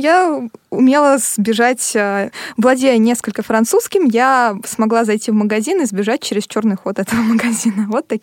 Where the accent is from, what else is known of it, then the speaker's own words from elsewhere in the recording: Russia; воспользовавшись тем, что я из России, но, в принципе, его понимаю